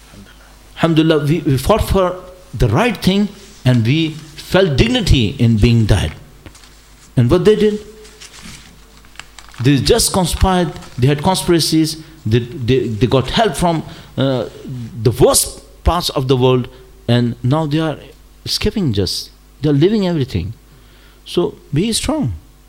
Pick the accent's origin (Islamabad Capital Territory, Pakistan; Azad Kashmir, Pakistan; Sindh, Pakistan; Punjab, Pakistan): Sindh, Pakistan; Karachi; I'm coming from Karachi. And you know what happened in Karachi for the last 10-20 years.